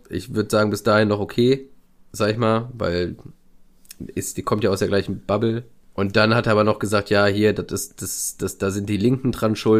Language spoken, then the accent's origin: German; Germany; Wir haben schon dominiert. Wir als Deutsche.